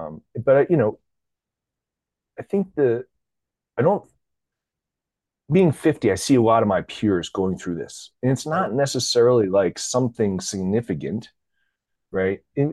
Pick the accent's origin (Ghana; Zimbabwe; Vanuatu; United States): United States; East Coast; also born or lived in France; turned 50 last March. But my background is I was born in France. My dad was an IBMer. I grew up mostly on the East Coast